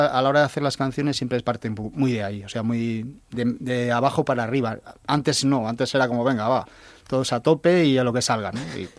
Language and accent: Spanish; Medina, Spain; Se nota que somos de Medina, ¿no?